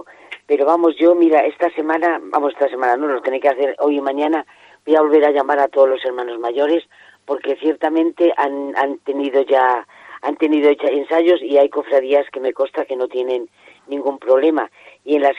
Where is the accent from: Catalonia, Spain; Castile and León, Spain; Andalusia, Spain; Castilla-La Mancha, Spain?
Castile and León, Spain; Salamanca; yo no soy de aquí de Toledo, soy de Salamanca